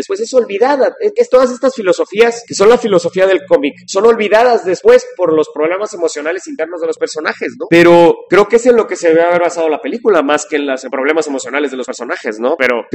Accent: Guatemala; el aprendizaje de idiomas era para una élite nada más en mi país, que es Guatemala, ¿no?

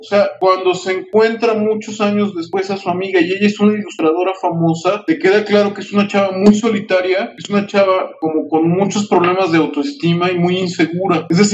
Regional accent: Mexico City, Mexico; el barrio donde pasa todo donde vive María, el personaje de la novela, es mi barrio natal, el Jardín Balbuena, cerca del aeropuerto donde yo crecí.

